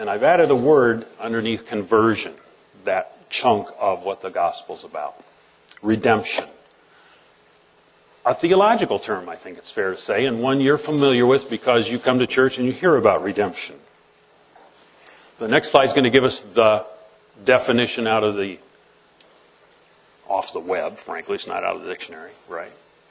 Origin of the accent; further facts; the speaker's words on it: Huntington, Indiana, United States; She's my high school sweetheart from my hometown in Huntington, Indiana.